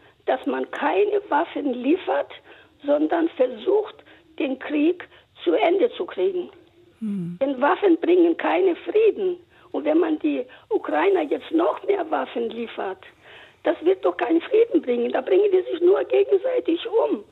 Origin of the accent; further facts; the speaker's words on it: Greece; 86 Jahre alt und ich habe sozusagen die Besatzung. Ich stamme mal aus Griechenland